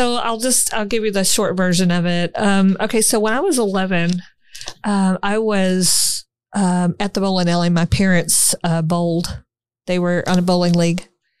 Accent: Houston, Texas, United States; born there; So basically, she tells me that I was born in Houston in 1969.

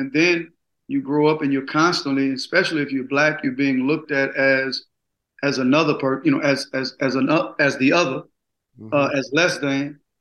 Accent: Gulfport, Mississippi, United States; Oh, man, about 4 or 5 blocks from the beach, single parent, poverty

